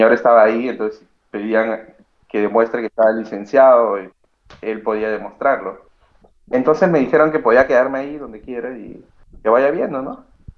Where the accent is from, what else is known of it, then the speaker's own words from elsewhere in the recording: Peru; Yo soy de Perú